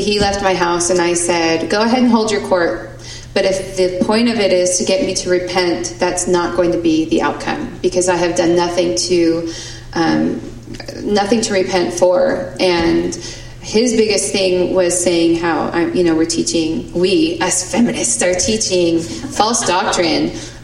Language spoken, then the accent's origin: English; Seattle, Washington, United States; I am from the Seattle area.